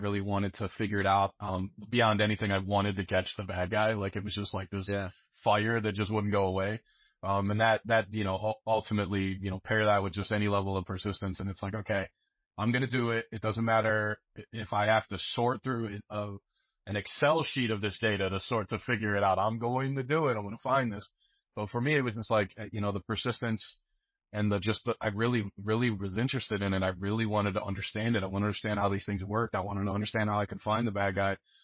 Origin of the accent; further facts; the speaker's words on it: Ireland; I'm Irish and I'm stubborn